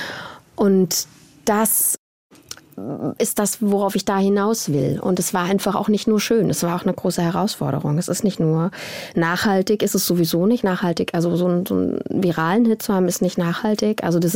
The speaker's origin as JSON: {"language": "German", "town": "Tübingen", "region": "Baden-Württemberg", "country": "Germany", "said": "ich komme aus Tübingen, da raus aus dieser kleinen, supergeilen Bubble, wo du ja wirklich voll behütet bist"}